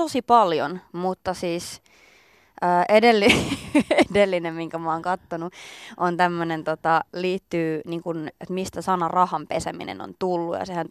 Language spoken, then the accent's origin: Finnish; Nummela, Uusimaa, Finland; Olen kotoisin alun perin Nummelasta